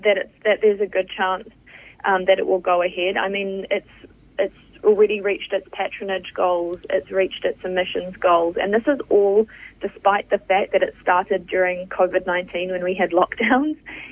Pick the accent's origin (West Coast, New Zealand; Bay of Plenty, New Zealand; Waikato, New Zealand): Bay of Plenty, New Zealand; Tauranga; I'm from Tauranga, and so the Kaimai Ranges is really a treacherous road.